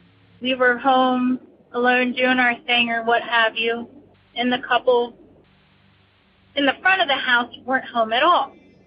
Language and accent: English; Pittsburgh, Pennsylvania, United States; I am from Pittsburgh, PA.